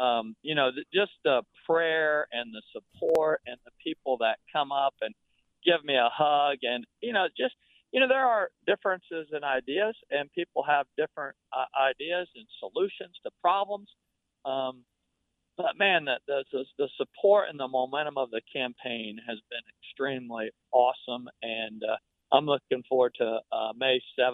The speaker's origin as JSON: {"language": "English", "town": "Muncie", "region": "Indiana", "country": "United States", "tie": "born or raised there", "said": "I grew up in Muncie."}